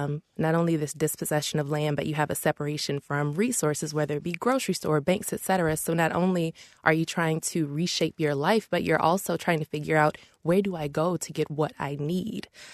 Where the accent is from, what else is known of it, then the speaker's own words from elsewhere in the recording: the South, United States; I was born and raised in the South. Even moving to the Midwest here, figuring out, you know, my place, where I belong